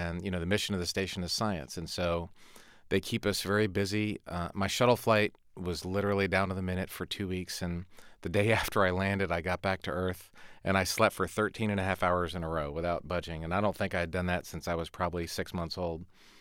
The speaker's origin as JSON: {"language": "English", "region": "Texas", "country": "United States", "said": "I'm a Texan, and I had to travel all the way to New York City to do this interview back in Texas."}